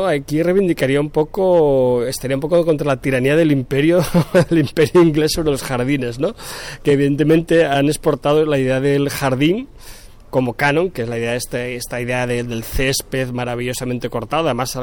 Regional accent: Asturias, Spain; ya los empecé a amar en mi tierra natal, en Asturias

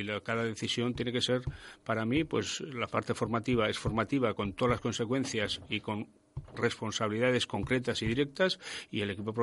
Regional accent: San Sebastián, Basque Country, Spain; yo soy de San Sebastián, él es de una capital, yo soy de pueblo

